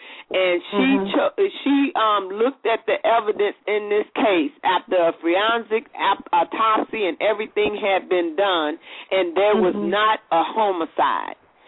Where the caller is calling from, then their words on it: Louisiana, United States; I'm calling from Louisiana.